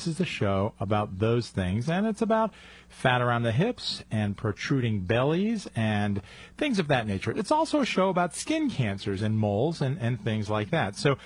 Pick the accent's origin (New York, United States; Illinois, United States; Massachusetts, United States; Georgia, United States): Illinois, United States; Chicago; accent: Chicago; I maintain my Chicago accent.